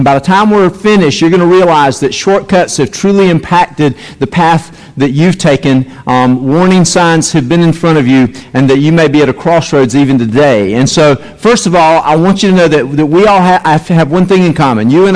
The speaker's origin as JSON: {"language": "English", "town": "Lake Hills", "region": "North Carolina", "country": "United States", "tie": "born or raised there", "said": "when I was a kid growing up in Lake Hills, North Carolina"}